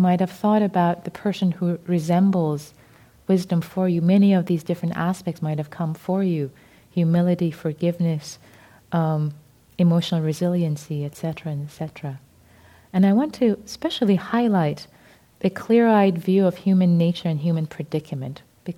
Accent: Iran; English is a second language; I was raised in Iran, and large families and extended families are common.

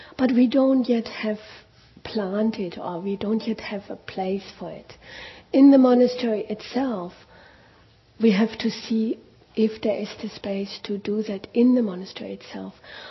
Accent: Germany; English is a second language; I'm German. Please excuse my accent.

